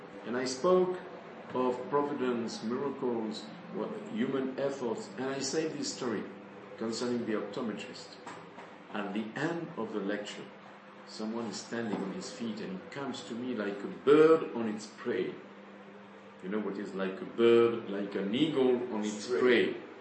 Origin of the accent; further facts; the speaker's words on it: Grenoble, Auvergne-Rhône-Alpes, France; English is a second language; In my hometown in Grenoble